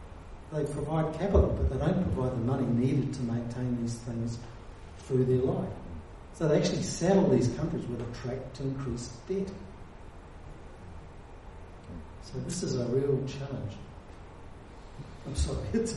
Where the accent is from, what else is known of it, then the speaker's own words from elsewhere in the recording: New Zealand; You know, and the other thing, you know, being a New Zealander, there's a whole lot of angst and agony that happens amongst Maori that many Pākehā are not exposed to.